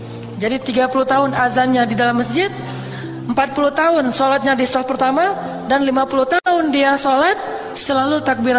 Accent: Bandung, West Java, Indonesia; sebagai orang Bandung kan

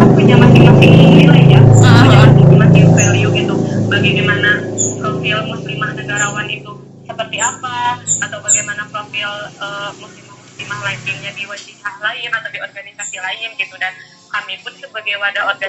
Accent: Tasikmalaya, West Java, Indonesia; now in Bandung, Indonesia; tapi domisili di Bandung misalnya, tapi kampung halaman saya di Tasikmalaya gitu.

